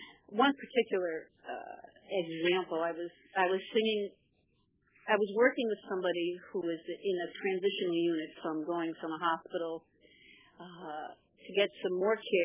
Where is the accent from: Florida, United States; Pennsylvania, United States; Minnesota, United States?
Pennsylvania, United States; I am also from Pennsylvania.